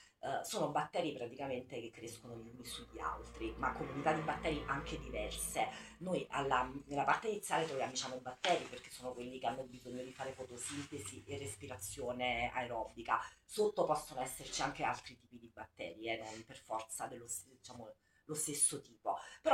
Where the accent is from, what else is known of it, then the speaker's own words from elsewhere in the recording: Sicily, Italy; da siciliana chiaramente mi sai